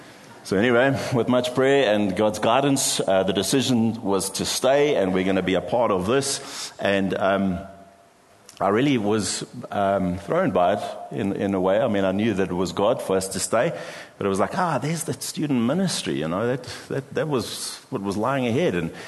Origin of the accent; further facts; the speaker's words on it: Cape Town, Western Cape, South Africa; And all 3 job offers were in Cape Town. And so this is my hometown.